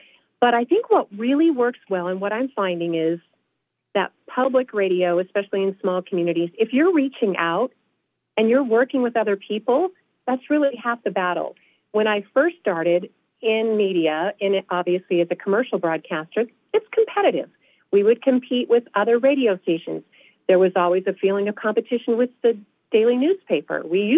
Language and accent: English; Bieber, California, United States; I was just thinking about the elementary school that I went to in Aden, California. My family lived in Bieber